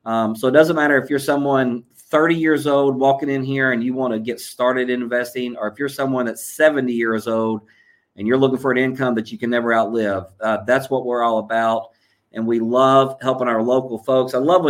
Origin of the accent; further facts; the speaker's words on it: Dayton, Tennessee, United States; Born and raised in Dayton, Tennessee. So I'm right here from the Chattanooga area, lifelong.